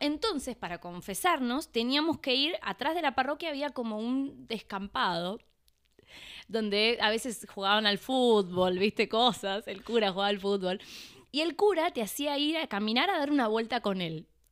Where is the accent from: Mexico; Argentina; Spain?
Argentina; Vos sabés que yo al revés. No, nunca salí de Argentina.